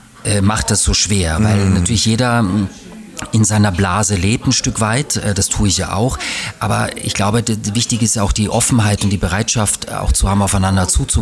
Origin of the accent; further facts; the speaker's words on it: Graz, Styria, Austria; moved away as an adult; now in Berlin, Germany; in Graz, wo ich herkomme. Ne? Das ist auch eine schöne Stadt, das ist eine hübsche Stadt.